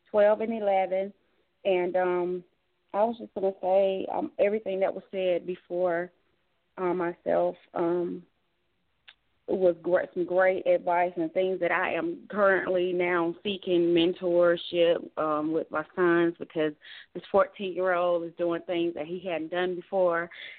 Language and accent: English; Macon, Georgia, United States; I'm from Macon, Georgia.